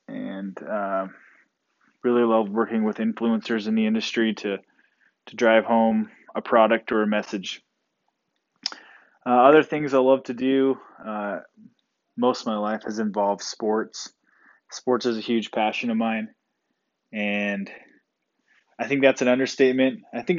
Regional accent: Idaho, United States; now in Utah, United States; I am from I grew up in Idaho, and I currently live in Utah, trying to live out the dream of a digital marketer.

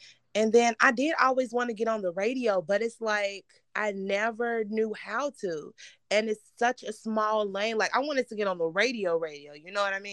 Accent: Chicago, Illinois, United States; Oh, I was about to say New York, but I'm from

